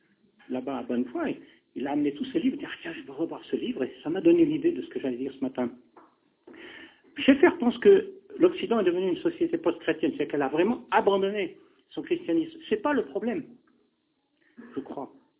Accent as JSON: {"language": "French", "region": "Texas", "country": "United States", "accent": "Texan", "said": "pardonnez mon accent texan, hein, parce que depuis le temps, c'est pas grave."}